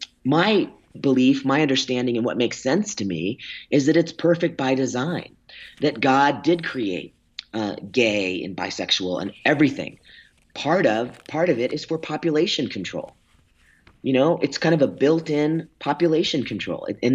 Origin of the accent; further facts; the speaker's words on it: Virginia, United States; I have a couple I grew up with in Virginia